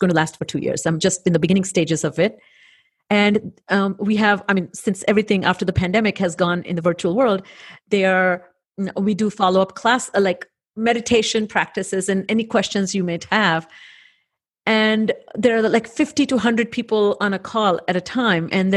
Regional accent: India; growing up in India

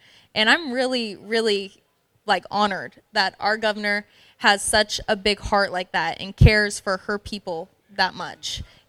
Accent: South Dakota, United States; I say I'm from South Dakota and they go, we just love your governor.

